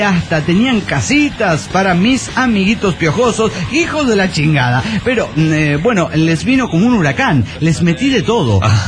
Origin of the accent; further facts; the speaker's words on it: León, Guanajuato, Mexico; Sí, me los traje de mi tierra, León, Guanajuato.